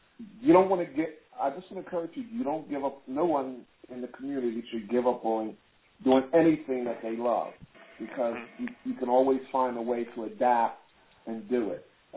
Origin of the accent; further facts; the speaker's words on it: New Jersey, United States; I'm from New Jersey.